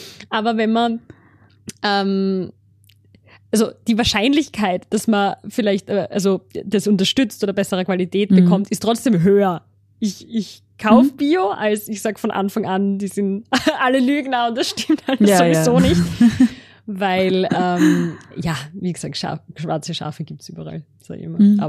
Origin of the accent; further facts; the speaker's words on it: Austria; das ist bei uns in Österreich ist das verboten.